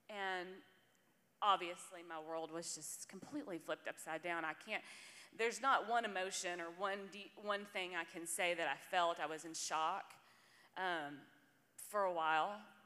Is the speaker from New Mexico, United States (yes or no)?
yes; New Mexico, United States; I grew up in New Mexico, and I was in a family that believed in God. My parents believed in God.